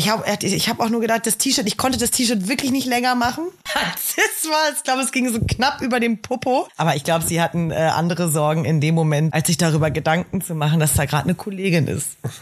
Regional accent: Hamm, North Rhine-Westphalia, Germany; Ich komme aus Hamm, das kann man ruhig sagen.

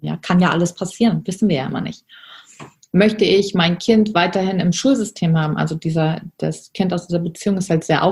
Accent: Germany; Ich bin in der Armutsgrenze von Deutschland geboren und aufgewachsen.

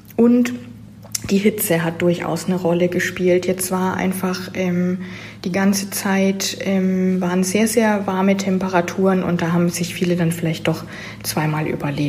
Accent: Nuremberg, Bavaria, Germany; Ich komme ursprünglich aus Nürnberg

